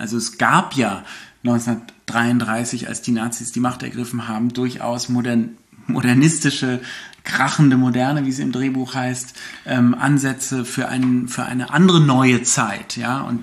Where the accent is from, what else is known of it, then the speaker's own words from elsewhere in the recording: Berlin, Germany; wir sind ja alle Berliner